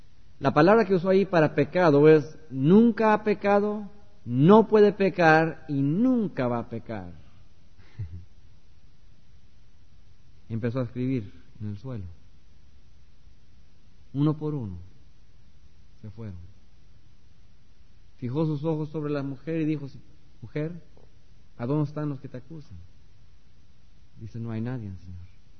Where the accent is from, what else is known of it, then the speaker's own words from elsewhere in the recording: Mexico City, Mexico; yo nací en México, en el Distrito Federal, toda mi familia es católica, y yo crecí con idolatría, una religión pagana, con santos y virgens.